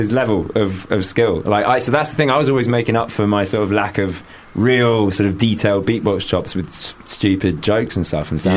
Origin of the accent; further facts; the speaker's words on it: Stanmore, London, United Kingdom; Stanmore.